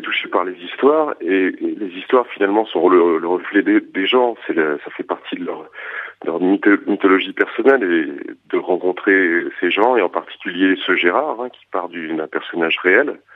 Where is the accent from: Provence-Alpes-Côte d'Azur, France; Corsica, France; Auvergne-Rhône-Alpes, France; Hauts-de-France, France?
Auvergne-Rhône-Alpes, France; Ça parle, moi je suis d'Auvergne, je pense qu'on pourrait retrouver des personnages comme ça que raconte très bien par exemple dans mon coin moi